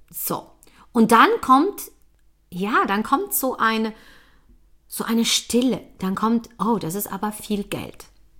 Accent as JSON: {"language": "German", "country": "Poland", "tie": "born or raised there", "moved": "yes", "lives_now": "Germany", "said": "Ich bin aus Polen geflüchtet mit zwei Koffern, mit meinen Eltern."}